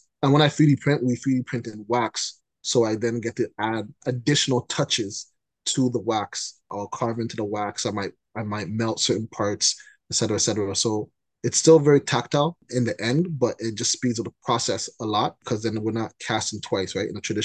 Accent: Canada

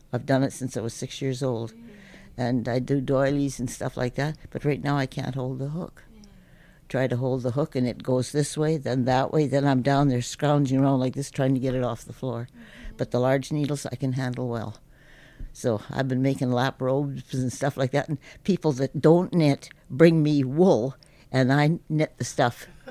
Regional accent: Revelstoke, British Columbia, Canada; I live in the Big Eddy, and I was born here in Revelstoke, 1932. I've lived here all my life.

